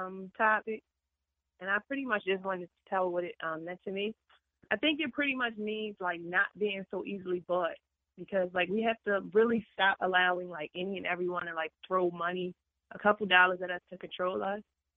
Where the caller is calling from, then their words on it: Baltimore, Maryland, United States; I'm calling from Baltimore.